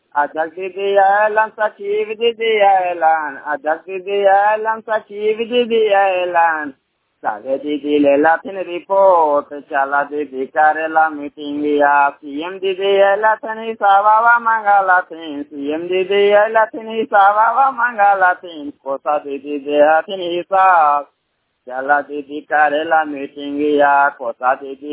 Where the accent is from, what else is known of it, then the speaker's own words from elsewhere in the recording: Suseta, Bihar, India; Block परामा panchayat सुसेता गांव के निवासी हूँ।